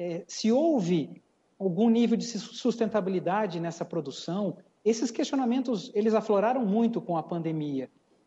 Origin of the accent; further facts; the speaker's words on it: São Paulo, Brazil; nós todos como paulistas do nosso estado.